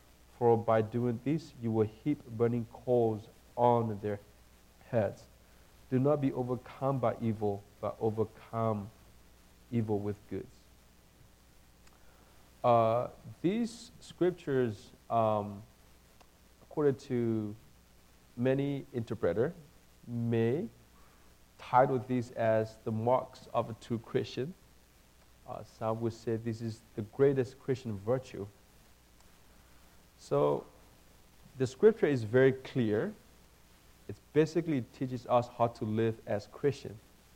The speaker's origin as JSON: {"language": "English", "country": "Myanmar", "also_born_or_lived": "Thailand", "moved": "yes", "said": "I'm originally from Myanmar. Because of conflict and persecution, my family moved to a refugee camp. We escaped Burma. We lived in refugee camp in Thailand for about 12 years. And then we came here"}